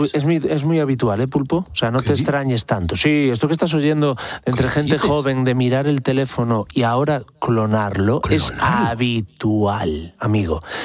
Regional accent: Pantín, Galicia, Spain; also born or lived in Ferrol; Yo nací en Ferrol, como te decía, pero sí. A los 4 años mi abuelo enferma de la memoria y el pulmón y me voy a vivir a una aldea llamada Pantín. Pantín tiene 50 casas

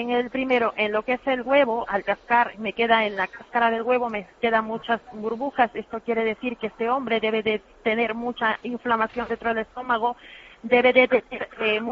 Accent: Peru; Yo soy de Perú y en la zona andina nosotros vemos que el mal de ojo solamente lo transmite la mujer.

